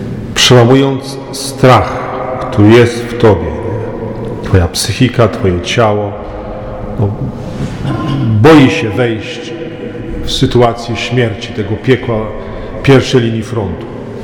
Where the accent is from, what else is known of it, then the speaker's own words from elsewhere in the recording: Kozienice, Masovian Voivodeship, Poland; Ja wychowałem się niedaleko tu od Puław w Kozienicach. Też tu mam rodzinę